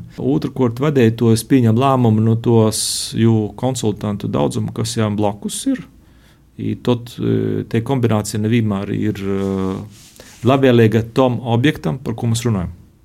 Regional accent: Latgale, Latvia; Es esmu Latgalis, nu, tā kā gribētu būt patriots, da.

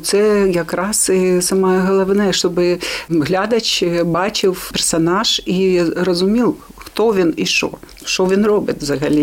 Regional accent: Kherson, Kherson Oblast, Ukraine; now in Lviv, Ukraine; так як ми з Херсону, в Херсон не можна, зараз це дуже...

